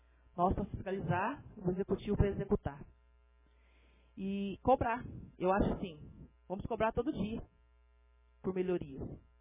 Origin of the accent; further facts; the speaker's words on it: Jaci, São Paulo, Brazil; E nós ainda, né, que somos de Jaci, temos que ter mais cuidado ainda.